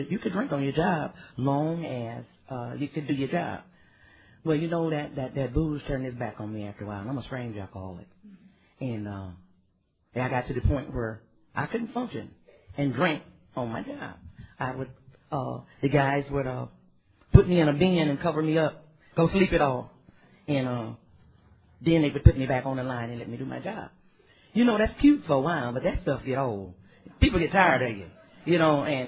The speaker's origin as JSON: {"language": "English", "town": "Yukon", "region": "West Virginia", "country": "United States", "tie": "born or raised there", "said": "In fact, I'm born and raised in Yukon, West Virginia. I'm a hillbilly."}